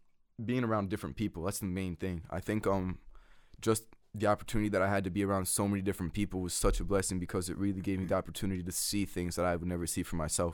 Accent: France; growing up in France, like, there were all these values that were kind of being put onto me

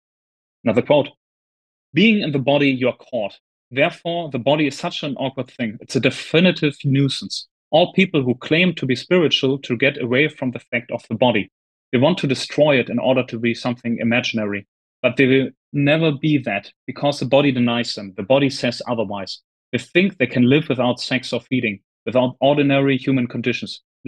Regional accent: Germany; because I'm from Germany

